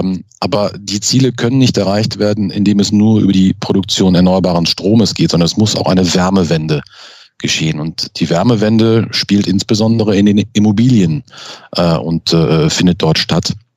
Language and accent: German; North Rhine-Westphalia, Germany; ein Gruß aus Essen, ich komme ja aus dem Ruhrgebiet